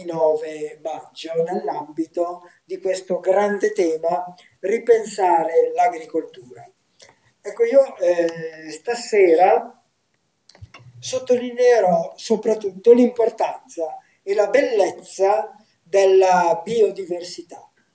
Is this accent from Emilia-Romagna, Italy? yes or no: no; Brescia, Lombardy, Italy; conosco soprattutto i problemi bresciani, sono bresciano